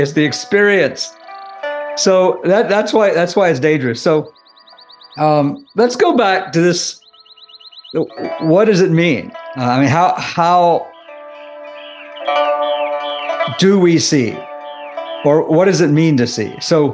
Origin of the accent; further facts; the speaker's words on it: West Virginia, United States; You know, I said naked because I'm from West Virginia.